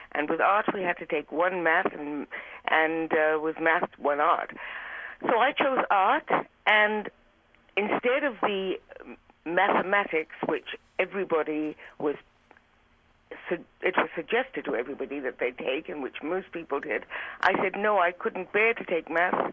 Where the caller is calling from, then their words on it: Toronto, Ontario, Canada; I'm calling from Toronto.